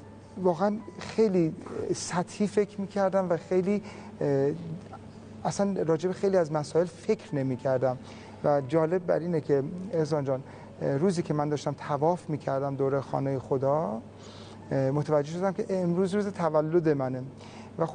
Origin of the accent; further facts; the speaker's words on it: Iran; گفتم من ایرانی هستم.